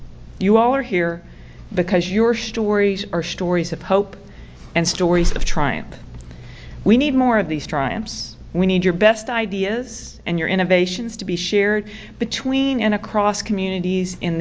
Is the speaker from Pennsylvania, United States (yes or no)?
no; Hinton, West Virginia, United States; I grew up in Hinton, West Virginia, and my home state has consistently ranked at the top of the states with the highest rate of deaths from overdose